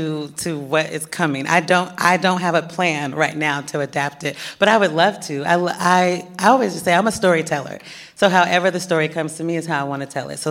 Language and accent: English; Portland, Oregon, United States; I grew up in Portland, Oregon. I went to performing arts schools.